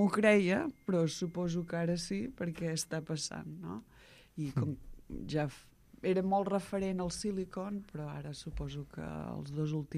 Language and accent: Catalan; Olot, Catalonia, Spain; born there; jo sóc nascuda d'Olot, que no ens ho creguem gaire, no som gaire fardons